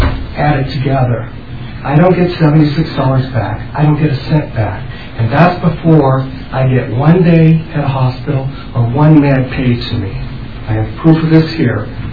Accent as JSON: {"language": "English", "region": "California", "country": "United States", "tie": "born or raised there", "said": "I grew up in California."}